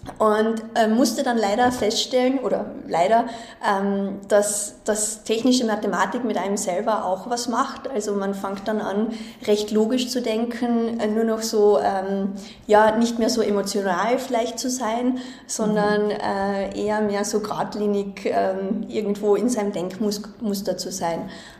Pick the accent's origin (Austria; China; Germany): Austria; Ferlach, Carinthia; Ich komme ursprünglich aus Kärnten, bin da groß geworden in Ferlach eben, also südlich von Klagenfurt.